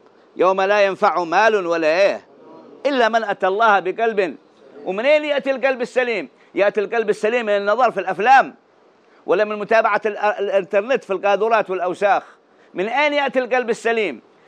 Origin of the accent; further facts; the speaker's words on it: Hadramaut, Yemen; قالوا عندنا في حضرموت سنة من السنين